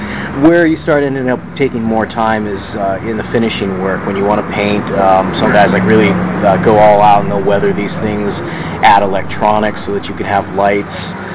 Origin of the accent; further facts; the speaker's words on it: California, United States; Originally, I was from Northern California.